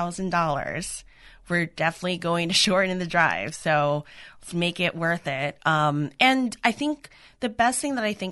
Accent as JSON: {"language": "English", "region": "New York", "country": "United States", "lives_now": "Portland, United States", "said": "being the New Yorker that I am, and I'm going to, go down with those colors into the grave, I still get excited learning more about, you know, my new city."}